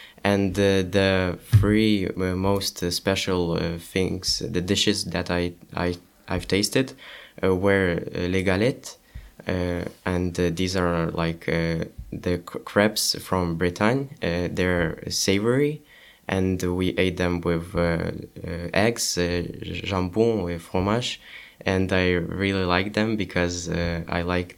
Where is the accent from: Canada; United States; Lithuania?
Lithuania; Vilnius, Vilnius County; English is a second language; I came from Vilnius, Lithuania, the capital of Lithuania, which is the biggest city.